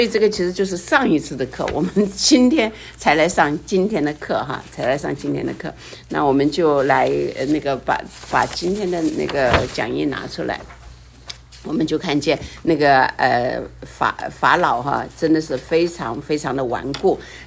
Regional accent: China; 像我们中国人呢就从那个地方就到中国去了哈，就到那里。

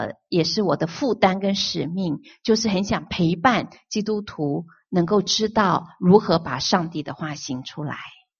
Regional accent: China; 你会发现我们中国人的表情比较都是7:25

